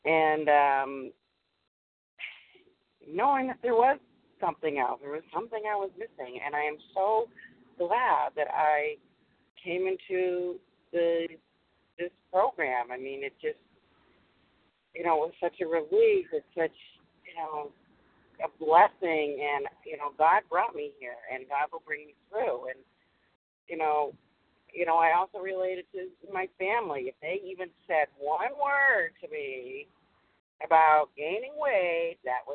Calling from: Massachusetts, United States; Hi, this is … I'm calling from Massachusetts

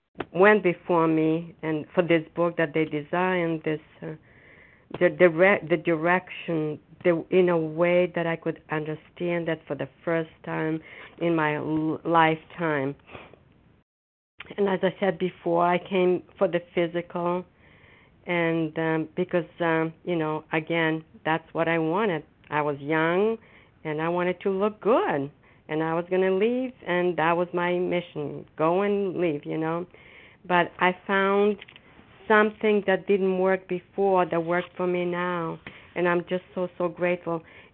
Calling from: Foxborough, Massachusetts, United States; I'm calling from Foxborough, Massachusetts.

